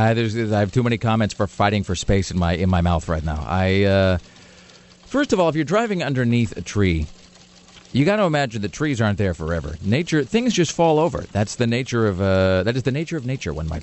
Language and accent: English; Kennewick, Washington, United States; There's a building in my hometown of Kennewick called the Flash Cube.